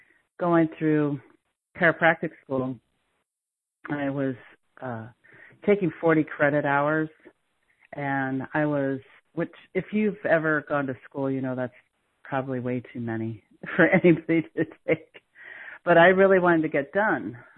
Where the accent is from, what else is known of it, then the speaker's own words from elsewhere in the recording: East Coast, United States; moved away as an adult; I grew up on the East Coast. My first 30 years of my life was all on the East Coast, and I moved to Iowa.